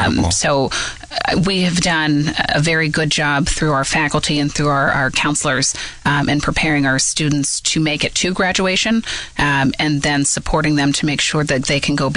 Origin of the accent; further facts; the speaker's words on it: Moundsville, West Virginia, United States; now in Pittsburgh, United States; I grew up in Moundsville, West Virginia, and my husband is from Butler, so Pittsburgh was right there in the middle.